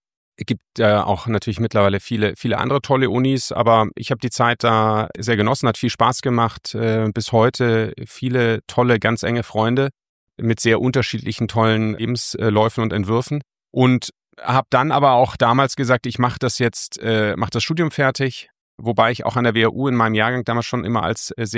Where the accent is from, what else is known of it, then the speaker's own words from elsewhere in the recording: Munich, Bavaria, Germany; ich bin hier in München aufgewachsen in der Tat